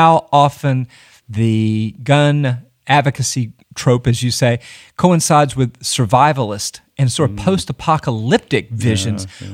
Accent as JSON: {"language": "English", "town": "Kingsport", "region": "Tennessee", "country": "United States", "said": "Now listen, I'm from Upper East Tennessee, Herbie. … so I'm from Kingsport, the greater Tri-Cities metropolitan area."}